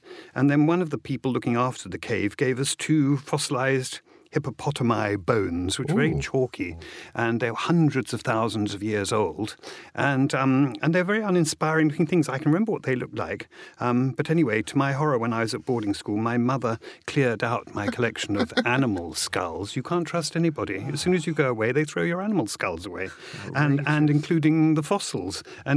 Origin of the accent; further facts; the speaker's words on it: Hastings, South East England, United Kingdom; born there; but my mother flew back and I was born in Hastings.